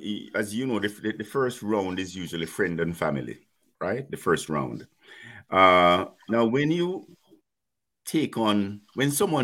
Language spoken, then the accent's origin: English; Jamaica; I'm a civil engineer, and when I first started, I was on scholarship from Jamaica, and then so I had to come back to Jamaica for 2 years